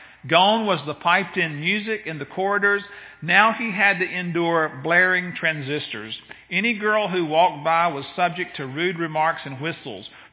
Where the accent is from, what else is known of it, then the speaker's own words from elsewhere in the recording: Moultrie, Georgia, United States; I think about that young man in my hometown this past week, 48 years old, with 5 children, took his life because he felt hopeless.